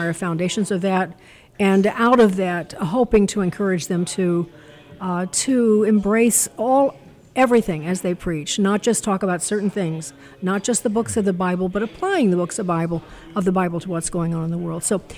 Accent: Illinois, United States; So I grew up in Illinois.

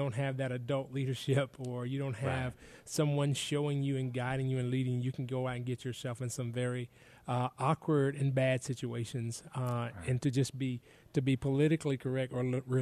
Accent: Jacksonville, Florida, United States; And so I grew up in Jacksonville, Florida.

